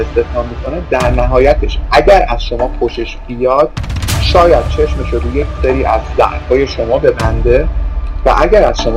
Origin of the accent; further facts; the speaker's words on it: Shiraz, Fars, Iran; من 30 سالمه الان در حال حاضر و اهل شیراز هم هستم.